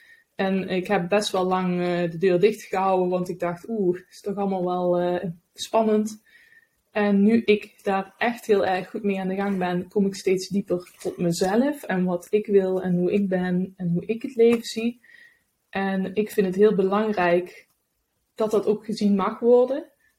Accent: Helmond, North Brabant, Netherlands; Ik ben geboren en getogen in Helmond in Nederland. Daar heb ik tot mijn 34ste gewoond.

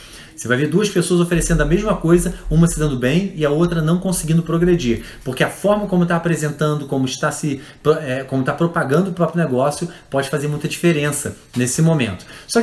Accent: Petrópolis, Rio de Janeiro, Brazil; eu sou de Petrópolis e eu descia para trabalhar no Rio de Janeiro.

